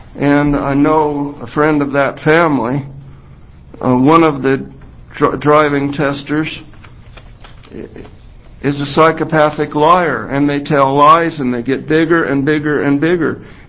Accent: Silverton, Oregon, United States; Marion County

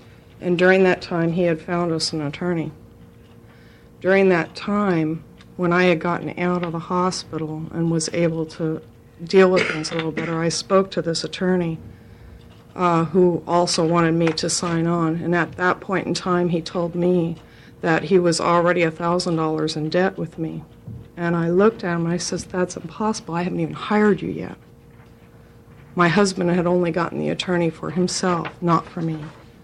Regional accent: Eddyville, Oregon, United States; I'm from Eddyville, Oregon.

